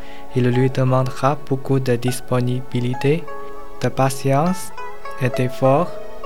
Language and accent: French; China; French is a second language; je suis chinois.